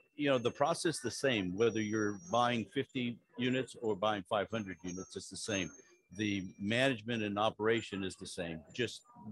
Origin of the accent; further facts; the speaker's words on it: Dallas, Texas, United States; The super hot heat of Dallas.